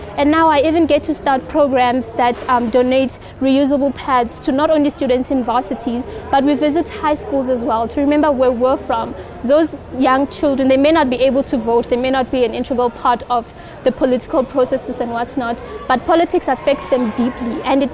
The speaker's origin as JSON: {"language": "English", "town": "Soweto", "region": "Gauteng", "country": "South Africa", "said": "I'm from Soweto, and if you know the history of Soweto, even the conception of it was one of a segregatory form."}